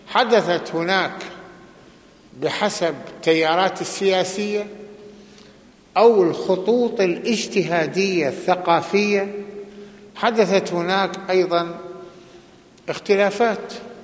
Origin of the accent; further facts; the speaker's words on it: Lebanon; هذا يمكن بعض اللي تسمعوا أنتم عندنا بلبنان